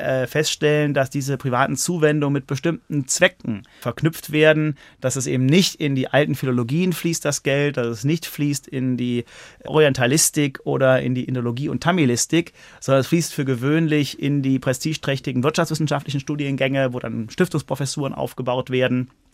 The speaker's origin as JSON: {"language": "German", "town": "Frankfurt", "region": "Hesse", "country": "Germany", "said": "Ich weiß ein Stück weit, wovon ich spreche, als Frankfurter."}